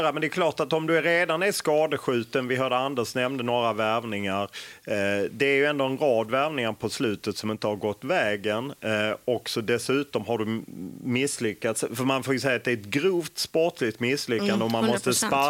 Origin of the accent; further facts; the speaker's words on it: Skåne, Sweden; jag känner många MFF-supportrar eftersom jag är från Skåne